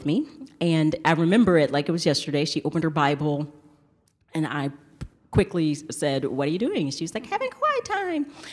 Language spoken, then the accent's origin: English; Knoxville, Tennessee, United States; I'm from the South. And so she was in a rich part of the town where I lived in Knoxville. And I was in a poorer part, and I was, my family, we were poorer anyways.